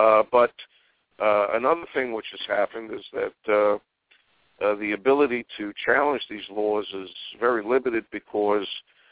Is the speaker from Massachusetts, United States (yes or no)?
no; Brooklyn, New York, United States; it reminds me when I was growing up in Brooklyn